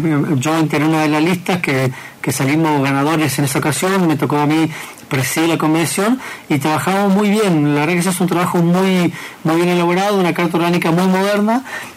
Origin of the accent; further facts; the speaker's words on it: Apóstoles, Misiones, Argentina; also born or lived in Buenos Aires; muy poco lo que recuerdo de mi infancia en Buenos Aires. La mayor parte de mi vida, por supuesto, la viví acá en Apóstoles.